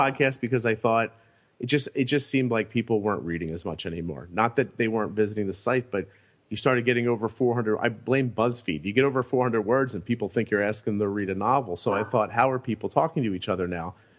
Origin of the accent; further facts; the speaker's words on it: United States; as an American, I pride myself on not actually knowing about most of the things that I'm talking about outside of America.